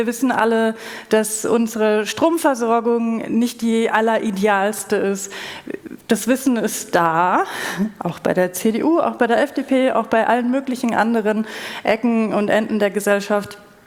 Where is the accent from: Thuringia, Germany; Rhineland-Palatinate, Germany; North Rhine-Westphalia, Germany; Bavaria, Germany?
Bavaria, Germany